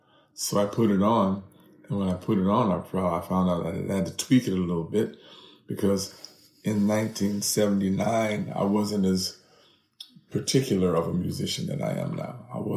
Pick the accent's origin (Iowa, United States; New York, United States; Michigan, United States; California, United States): California, United States